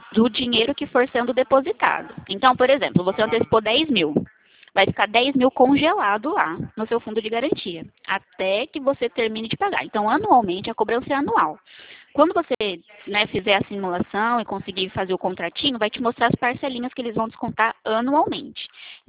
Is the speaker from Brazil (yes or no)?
yes; Araçatuba, São Paulo, Brazil; Não, não sou de Prudente, sou de Araçatuba.